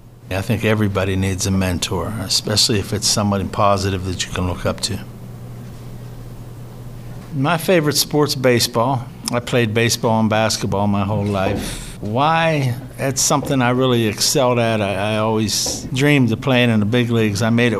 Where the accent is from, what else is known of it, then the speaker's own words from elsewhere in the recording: Clairton, Pennsylvania, United States; Clairton was booming whenever I was younger. Every store that you see out there now that is closed were all open back then.